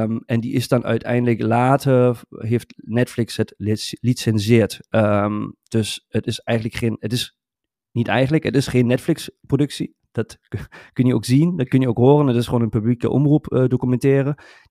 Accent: Germany; Dutch is a second language; Ja, kijk, weer iets geleerd als Duitse.

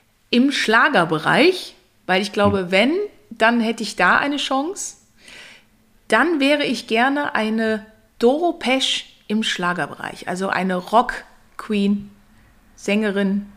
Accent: Ratingen, North Rhine-Westphalia, Germany; born there; Ich bin ja geboren in Rating.

